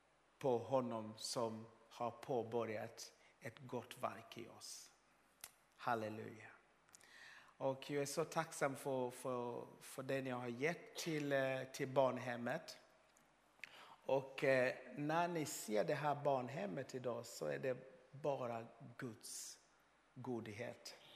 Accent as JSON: {"language": "Swedish", "region": "Lindi", "country": "Tanzania", "tie": "born or raised there", "second_language": "Swedish", "moved": "as an adult", "lives_now": "Sweden", "said": "och jag kommer från Tanzania. Och från en liten stad som heter Lindi. Det är där jag är född. Och sen 2001 kom jag till Sverige för första gången."}